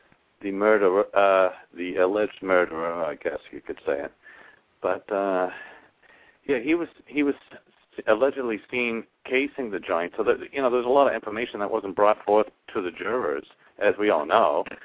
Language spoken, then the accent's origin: English; Concord, Massachusetts, United States; I'm from Concord.